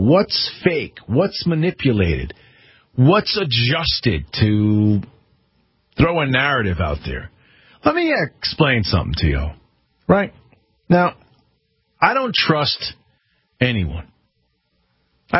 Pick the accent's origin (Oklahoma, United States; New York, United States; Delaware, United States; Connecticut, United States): Connecticut, United States; the suits in Washington or here in my home state of Hartford, what they tell me.